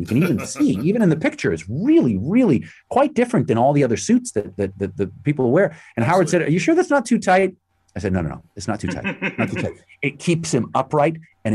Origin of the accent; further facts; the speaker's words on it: Toronto, Ontario, Canada; I grew up in Toronto.